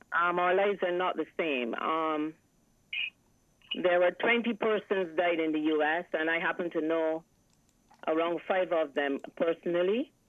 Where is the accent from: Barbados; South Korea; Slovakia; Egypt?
Barbados; Christ Church; now in Brooklyn, United States; I am from Christchurch.